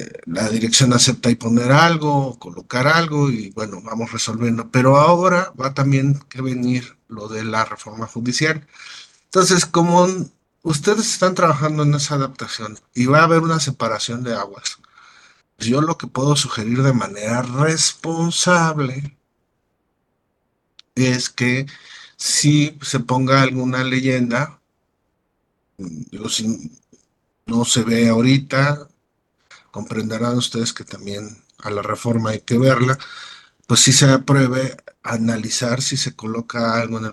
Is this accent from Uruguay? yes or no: no; Acatlán, Mexico; Yo también soy de Acatlán.